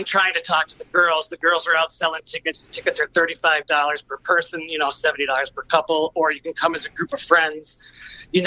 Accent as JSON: {"language": "English", "town": "Milwaukee", "region": "Wisconsin", "country": "United States", "said": "I'm from Milwaukee, Wisconsin."}